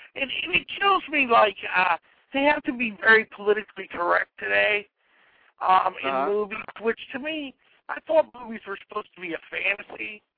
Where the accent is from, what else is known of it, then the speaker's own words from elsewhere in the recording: Braddock, Pennsylvania, United States; he came from Corleone, Sicily, and I come from Braddock, Pennsylvania.